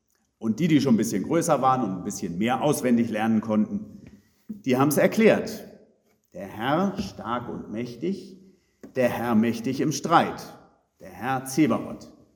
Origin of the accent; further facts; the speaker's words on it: Uelzen, Lower Saxony, Germany; Als ich Kind war, da haben wir diesen Psalm in meiner Heimatgemeinde in Uelzen, ich glaube immer und immer wieder, mit allen Kindern zusammen aufgesagt.